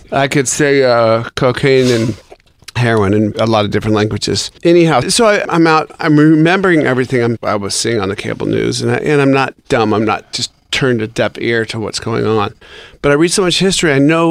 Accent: Seattle, Washington, United States; it was the things I was seeing in my hometown of Seattle.

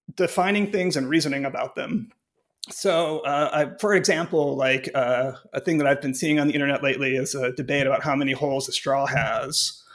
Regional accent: Cleveland, Ohio, United States; Sure. I grew up in Cleveland, Ohio, and then I went to college at Carnegie Mellon University.

